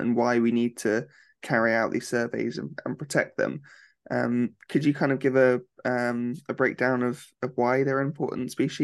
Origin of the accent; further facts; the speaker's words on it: South East England, United Kingdom; I miss my red kites from my time growing up in Berkshire when I lived down here